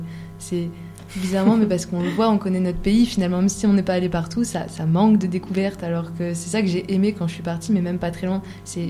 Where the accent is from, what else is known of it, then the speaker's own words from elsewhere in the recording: France; vu que je suis française et que je connais la France en fait.